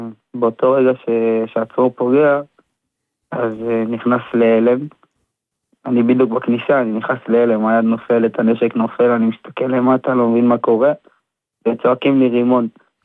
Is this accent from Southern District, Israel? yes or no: no; Rishon LeZion, Central District, Israel; אני מראשון לציון.